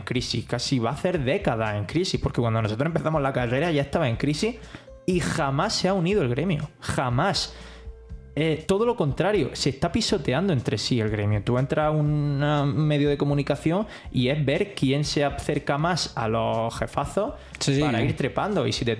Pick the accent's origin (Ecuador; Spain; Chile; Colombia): Spain; Agua Dulce, Andalusia; Yo vengo de Almería, bueno, Agua Dulce, que está al lado de Almería, y a mí me encanta.